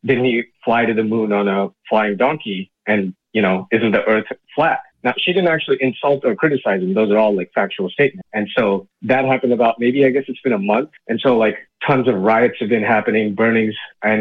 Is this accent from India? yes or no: yes; India; we're asking as Indians, and I'm an Indian, we're asking for secularism.